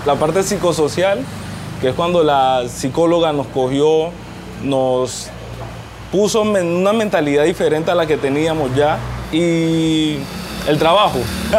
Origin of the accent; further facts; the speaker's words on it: Buenaventura, Valle del Cauca, Colombia; Yo soy aquí de Buenaventura, somos de pocos recursos